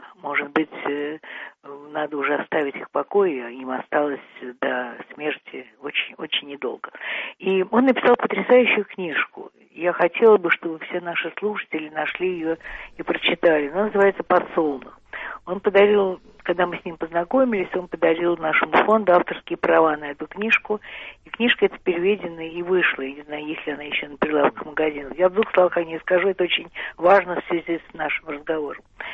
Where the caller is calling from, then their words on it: Murmansk, Murmansk Oblast, Russia; Я говорю из Мурманска, но надеюсь, что меня слышно, да?